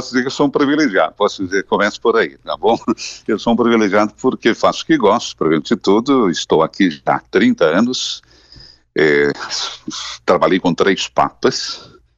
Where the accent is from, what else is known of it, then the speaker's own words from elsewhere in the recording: Guarapuava, Paraná, Brazil; now in Rome, Italy; Eu sou do Paraná, Guarapuava. Segundo dizem os meus amigos, é a cidade mais gaúcha fora do Rio Grande do Sul. E posso dizer que quando eu vim para Roma, eu trouxe a minha bombacha